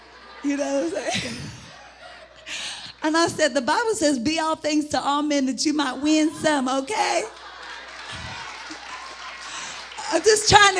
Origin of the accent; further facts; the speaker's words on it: Indianapolis, Indiana, United States; I'm not from Carmel, okay? I grew up on the west side of Indianapolis. I lived in Section 8 government housing.